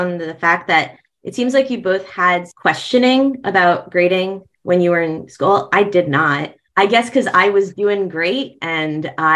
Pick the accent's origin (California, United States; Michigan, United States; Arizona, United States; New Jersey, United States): New Jersey, United States; I grew up in New Jersey too, although I focus my attention now on global work.